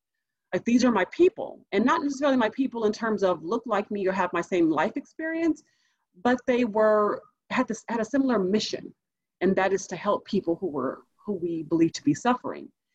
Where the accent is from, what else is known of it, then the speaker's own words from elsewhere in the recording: Los Angeles, California, United States; I'm a first-generation college student and first-generation professional. I grew up in South